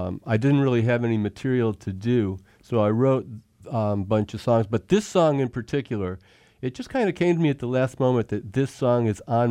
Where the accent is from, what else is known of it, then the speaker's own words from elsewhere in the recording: Detroit, Michigan, United States; Growing up in Detroit, we had great, great stuff in every genre.